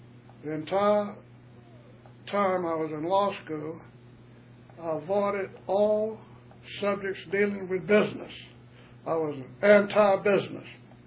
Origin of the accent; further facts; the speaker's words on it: Dublin, Georgia, United States; I currently live in my hometown of Dublin, Georgia.